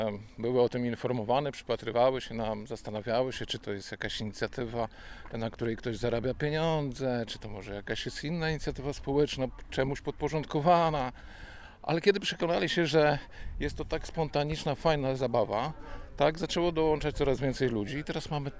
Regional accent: Mińsk Mazowiecki, Masovian Voivodeship, Poland; jestem z Mińska Mazowieckiego.

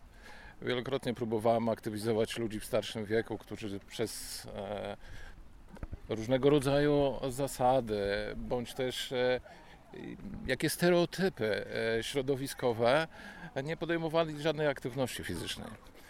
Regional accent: Mińsk Mazowiecki, Masovian Voivodeship, Poland; jestem z Mińska Mazowieckiego.

